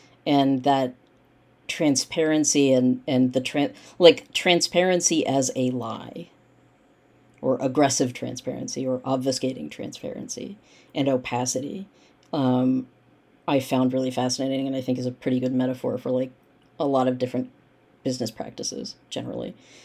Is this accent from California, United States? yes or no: yes; Los Angeles, California, United States; born there; I was born in LA. I was born in Los Angeles, and I love